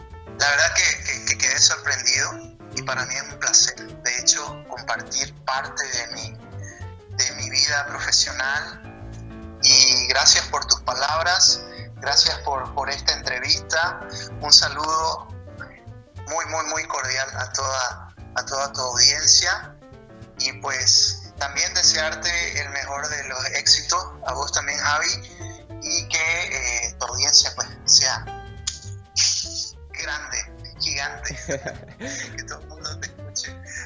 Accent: Bolivia; necesitamos una unidad, digamos, una unidad como boliviano para enfrentar todo, ¿no?

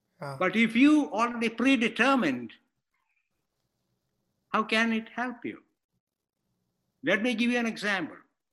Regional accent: India; moved away; I grew up in India. And after I came here, I've been here since 1970.

